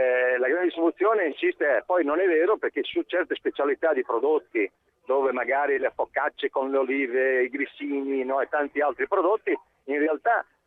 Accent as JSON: {"language": "Italian", "town": "Ferrara", "region": "Emilia-Romagna", "country": "Italy", "said": "Io sono di Ferrara."}